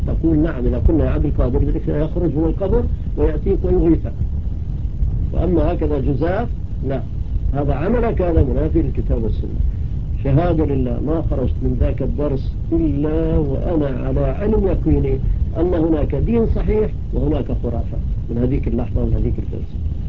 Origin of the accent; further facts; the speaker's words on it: Palestine; accent: Palestinian; استحى شاف لهجتي فلسطينية استحى شوية